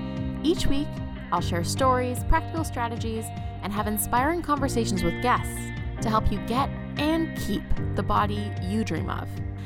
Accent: Calgary, Alberta, Canada; Yeah. I'm from Calgary.

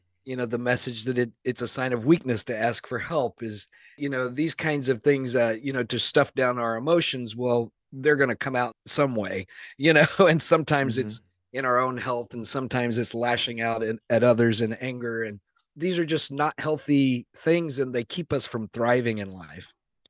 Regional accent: Southern United States, United States; Yeah, I grew up in the Bible Belt and you know, went to a Southern Baptist high school and college.

